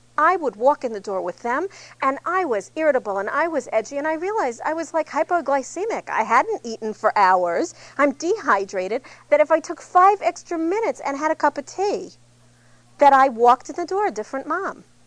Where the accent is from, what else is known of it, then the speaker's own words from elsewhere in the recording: New York, United States; But I'm from New York. There are things one does not do in New York, like you do not go to the bank on lunch hour.